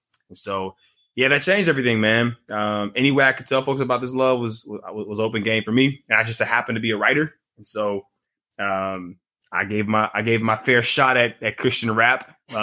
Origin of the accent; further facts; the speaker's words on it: Mississippi, United States; also born or lived in California; I was born in California. I moved to Mississippi when I was about 11. Huge culture shock there.